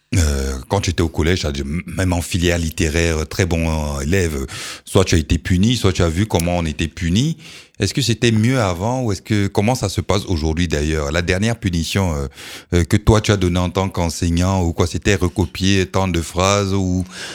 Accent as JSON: {"language": "French", "country": "Cameroon", "said": "parce qu'il y a aussi des collèges professionnels chez nous au Cameroun"}